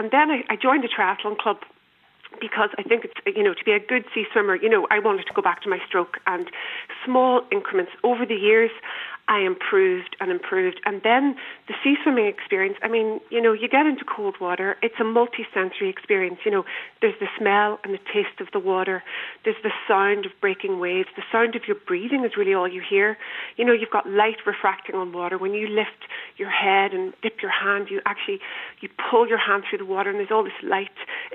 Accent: Inishowen, Ulster, Ireland; we moved back to Donegal 10 years ago where I'm from. I'm from Inishowen, so it's the peninsula at the very tip of the country, so almost an island on the island.

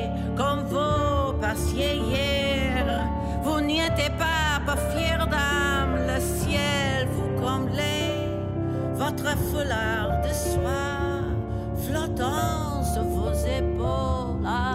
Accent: Cork, Munster, Ireland; But I think I'm from Cork, so we chat away, as you can see.

